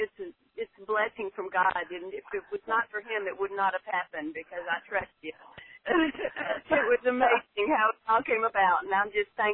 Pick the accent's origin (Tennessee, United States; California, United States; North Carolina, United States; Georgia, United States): Tennessee, United States; Nashville; I'm from Nashville, Tennessee